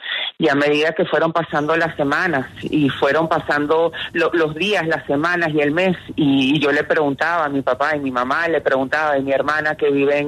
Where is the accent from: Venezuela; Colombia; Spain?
Venezuela; para sentirnos todos incluidos, porque todos somos venezolanos.